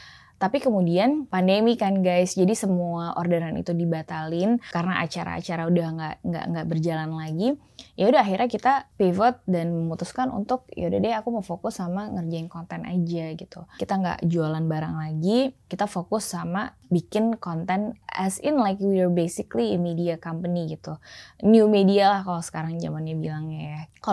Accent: West Java, Indonesia; tanahnya udah aku beli di Baros deket kampung aku di selatannya Bandung.

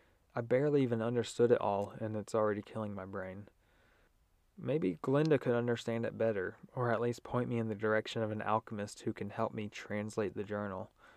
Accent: Georgia, United States; I'm from Georgia, in a land called the United States of the World Earth, so I apologize in advance if this analogy doesn't make sense.

